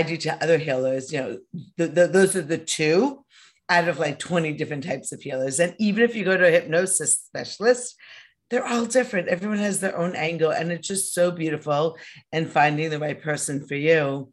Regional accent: New York City, New York, United States; but growing up in New York as a neurotic New York Jewish mother, you know, I didn't even believe in a God.

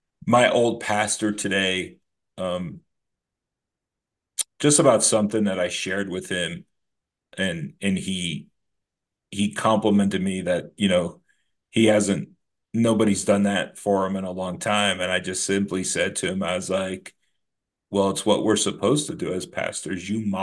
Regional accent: England, United Kingdom; we are English, flying by the seat of our pants.

